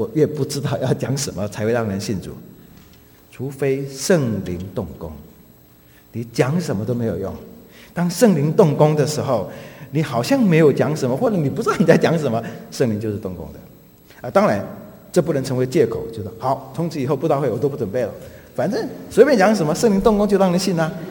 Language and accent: Chinese; China; 所以我们中国人说的对，人看人呢，人心是隔肚皮的